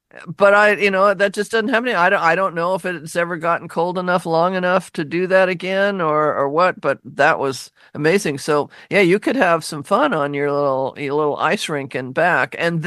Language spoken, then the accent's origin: English; Seattle, Washington, United States; That reminds me when I was growing up in Seattle, I grew up in Laurelhurst, we're behind the University of Washington.